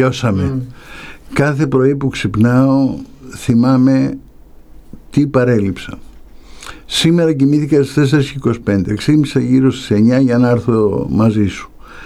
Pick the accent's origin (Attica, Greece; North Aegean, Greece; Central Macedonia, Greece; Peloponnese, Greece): Peloponnese, Greece; Kalamata; Είμαι καλαματιανός εξαιτίας του σύμπαντος.